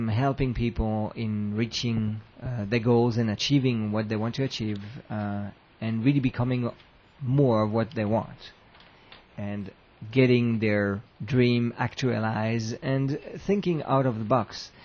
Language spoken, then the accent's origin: English; Switzerland; I come from Switzerland originally.